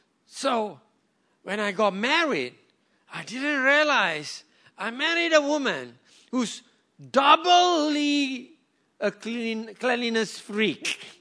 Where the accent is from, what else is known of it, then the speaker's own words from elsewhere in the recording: Malaysia; Yes, I am Malaysian Indian.